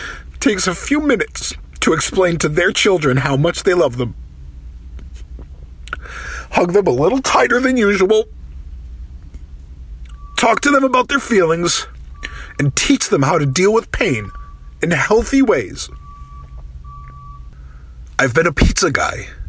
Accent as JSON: {"language": "English", "region": "Rhode Island", "country": "United States", "tie": "born or raised there", "said": "All right, now this story brings us to my home state, Rhode Island."}